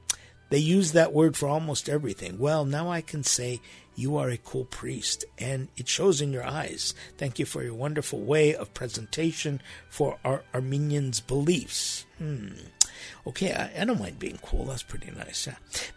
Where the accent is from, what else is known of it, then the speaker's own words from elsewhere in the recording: Iran; now in United States; I'm an Armenian from Iran, and our children were born here in the United States.